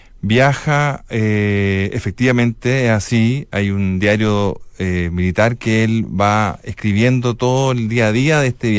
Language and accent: Spanish; Chile; nosotros, como chilenos, digamos, le debemos mucho a este ciudadano